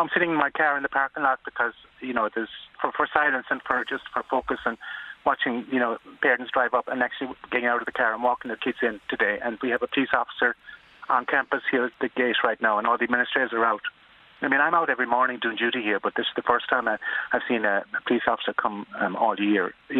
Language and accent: English; Dunmore, Connacht, Ireland; moved away as an adult; now in San Antonio, United States; Yeah, I'm from Dumore County, Galway.